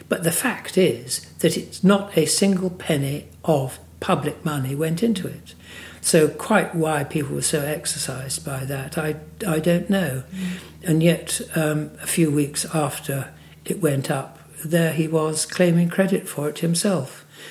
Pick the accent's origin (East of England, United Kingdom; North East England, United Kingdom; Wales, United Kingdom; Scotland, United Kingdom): East of England, United Kingdom; Langford; I was born in Langford. And I basically lived almost all of my life in Essex.